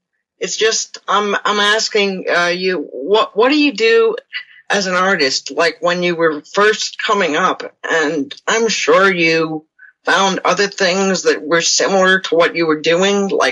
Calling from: Halifax, Nova Scotia, Canada; I'm calling from Halifax, Nova Scotia.

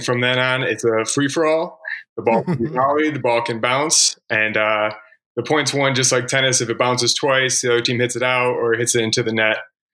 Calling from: Chapel Hill, North Carolina, United States; All right … I'm calling in from Chapel Hill, North Carolina, too.

